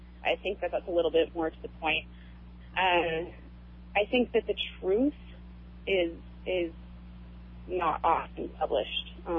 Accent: Kauai, Hawaii, United States; also born or lived in California; I just want to start off by saying I was born in California, but raised here on Kauai since I was 4 years old. And I'm a white girl. I'm a Haole girl.

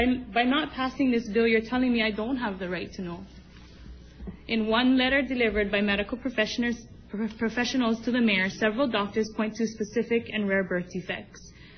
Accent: Kekaha, Hawaii, United States; also born or lived in Waimea Valley; I was born and raised in Waimea Valley and Kekaha on the west side. As a west side resident

